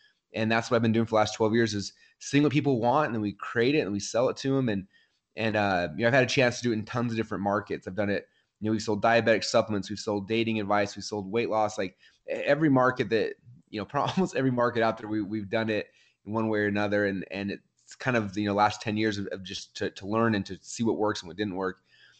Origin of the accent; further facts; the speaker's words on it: Boise, Idaho, United States; I'm from Boise, Idaho. We're famous for potatoes here.